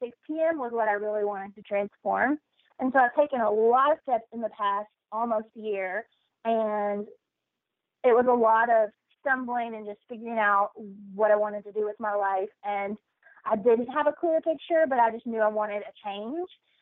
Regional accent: Kentucky, United States; also born or lived in New York; So I am originally from Kentucky, Eastern Kentucky, a really small town. I met my husband during college, who's from New York. So I lived in New York for 7 years. And about a year ago now, we moved back to Kentucky.

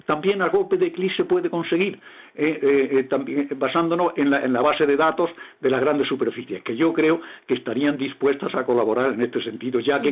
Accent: Andalusia, Spain; Yo soy andaluz.

